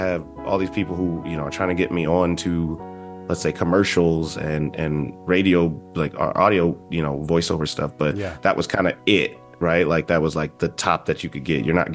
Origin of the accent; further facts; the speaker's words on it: Chicago, Illinois, United States; That's right. Yeah, I'm originally from Chicago, from the South Side.